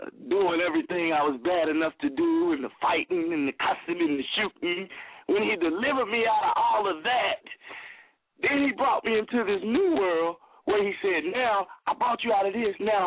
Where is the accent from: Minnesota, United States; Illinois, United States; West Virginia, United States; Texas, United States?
West Virginia, United States; Kimball; You know, I'm from Kimball, West Virginia, little country boy, wilding out. You know, growing up and.